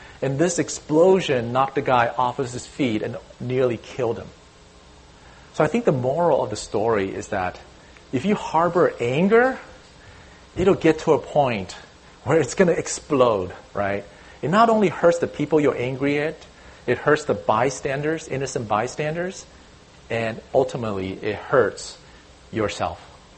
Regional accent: Taiwan; Now, I remember when I was growing up in Taiwan, I read this Chinese folk story.

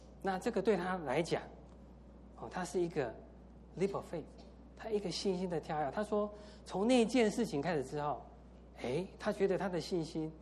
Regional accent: Taiwan; 我在十几年前曾有两年在台湾工作，我在台湾的新竹，那我虽然在台湾出生长大，我从来没有在新竹住过哈。

